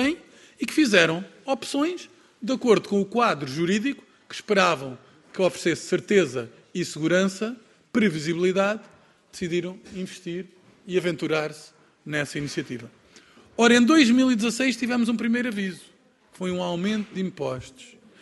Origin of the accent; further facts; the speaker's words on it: Algarve, Portugal; Eu, por exemplo, sou do Algarve